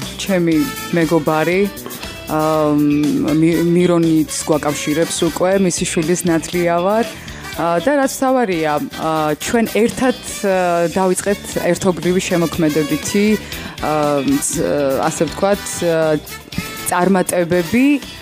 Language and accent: Georgian; Gudamakari, Mtskheta-Mtianeti, Georgia; კი, ჩვენ გუდამაყრიდან ვართ და